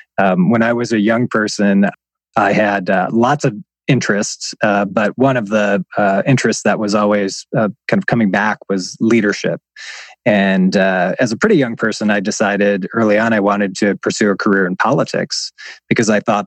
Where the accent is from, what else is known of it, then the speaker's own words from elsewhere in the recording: Ohio, United States; helped elect a governor in my home state of Ohio back in 2006.